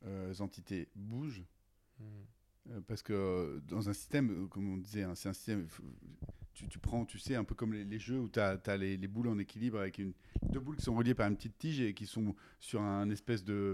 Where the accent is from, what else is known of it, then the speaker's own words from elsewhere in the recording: Provence-Alpes-Côte d'Azur, France; pourquoi on ne fait pas ça chez nous en Provence on est une terre de vin depuis toujours